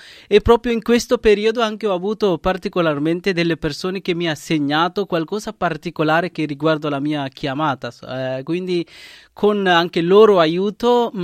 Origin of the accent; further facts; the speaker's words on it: Sri Lanka; Italian is a second language; tanti anni che ho vissuto in Sri Lanka e poi ho cominciato anche la mia chiamata e proprio essendo nel mio paese